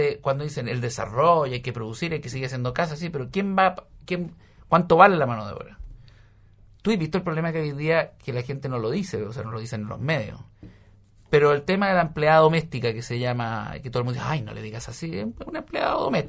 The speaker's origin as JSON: {"language": "Spanish", "country": "Chile", "said": "Somos más chilenos, o sea que la gente quiere tener, los chilenos queremos nacer y crecer en Chile porque hay más oportunidades."}